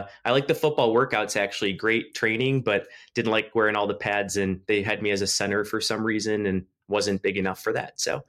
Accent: Mount Pleasant, Iowa, United States; born there; I was born in Mount Pleasant, Iowa.

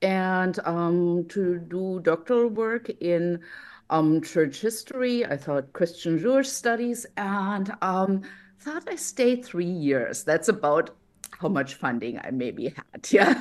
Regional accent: Berlin, Germany; accent: German; English is a second language; moved away as an adult; now in United States; Yeah, it's 100% German. So I grew up in West Berlin, came to the US in 1990

